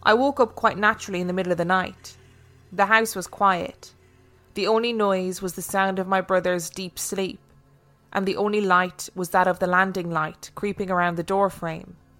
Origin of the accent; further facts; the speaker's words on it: Carlisle, North West England, United Kingdom; now in London, United Kingdom; I live and work in London, but I'm as northern as they come. I was born and raised in Carlisle, Cumbria, a city at the top of the Lake District bordering Scotland.